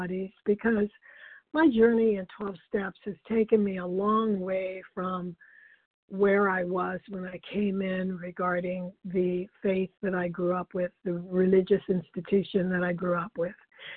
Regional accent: Virginia, United States; I'm from Virginia, Northern Virginia.

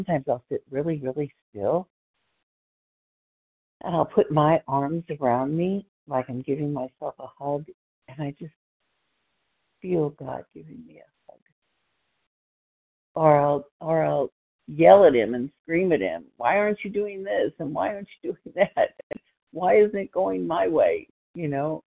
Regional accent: Plano, Texas, United States; I'm from Plano, Texas, just outside Dallas.

